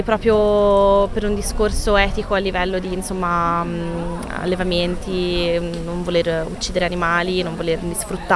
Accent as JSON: {"language": "Italian", "town": "Florence", "region": "Tuscany", "country": "Italy", "said": "io sono di Firenze ma ormai vivo a Bologna da quasi 5 anni, quindi mi reputo bolognese di adozione."}